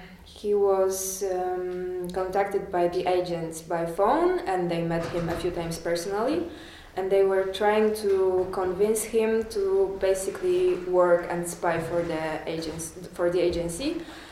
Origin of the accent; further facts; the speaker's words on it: Poland; English is a second language; I'm from Poland